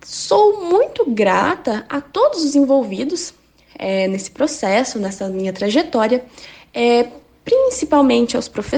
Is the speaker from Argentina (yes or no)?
no; Cambé, Paraná, Brazil; Eu tenho 22 anos, sou da cidade de Cambé e atualmente estou fazendo mestrado em Geografia no programa de pós-graduação de Geografia da UEL.